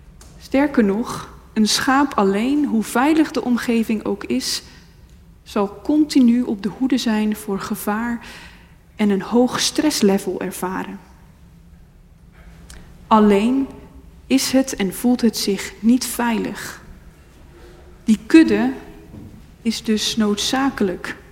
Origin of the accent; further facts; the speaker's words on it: Randstad, Netherlands; ik kom uit de Randstad, zoals je misschien hoort